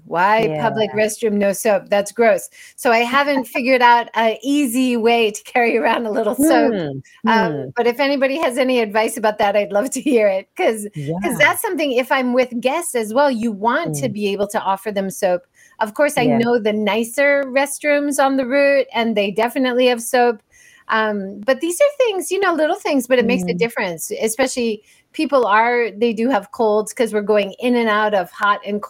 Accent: Hawaii, United States; now in Japan; I grew up in Hawaii and people always ask me, oh, is the winter really hard in Japan?

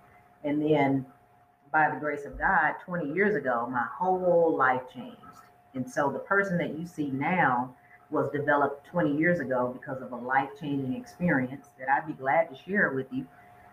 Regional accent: Louisiana, United States; born there; So I was born in Louisiana. So we know gumbo originated in the South, in New Orleans.

